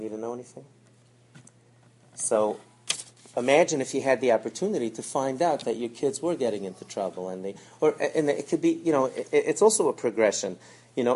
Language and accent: English; Belle Harbor, New York, United States; I grew up in Bell Harbor, for those who don't know.